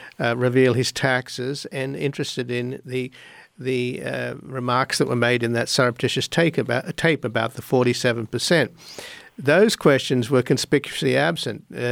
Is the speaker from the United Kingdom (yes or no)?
yes; United Kingdom; I grew up in Britain with the British journalism